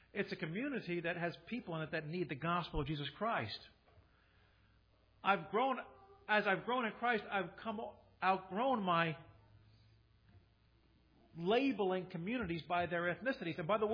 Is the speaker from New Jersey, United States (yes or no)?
yes; Kearny, New Jersey, United States; Growing up in Kearney was predominantly, in my day and time, when I was a boy, was a Scottish-Irish community with the Polish and Italian mixed in here. But it was predominantly Scottish.